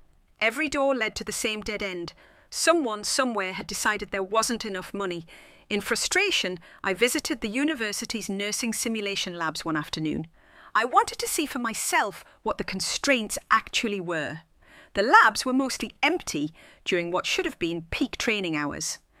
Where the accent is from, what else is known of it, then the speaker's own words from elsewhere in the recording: Killingworth, North East England, United Kingdom; I grew up in Killingworth, daughter of a shipyard welder and a school dinner lady.